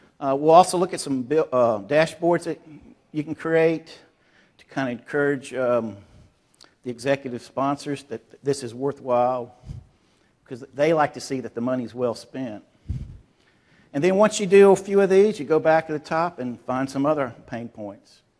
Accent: North Carolina, United States; Oh, did I tell you I'm from North Carolina? Could anybody tell?

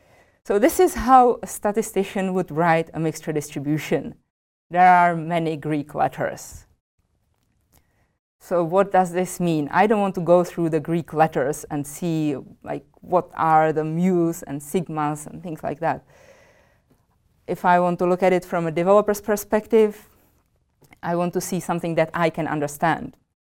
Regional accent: Czechia; English is a second language; I am actually from the Czech Republic

